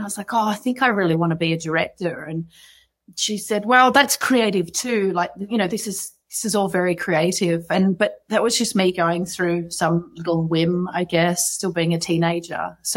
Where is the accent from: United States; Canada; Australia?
Australia; Sydney, New South Wales; I'm from the Northern Beaches of Sydney, so it's a little far removed from big urban cities